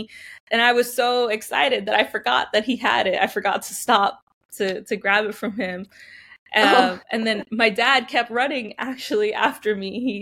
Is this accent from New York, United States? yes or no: yes; Bronx, New York, United States; The Bronx is great. I love the Bronx. I'm also from the Bronx. So just being in that borough is like beautiful.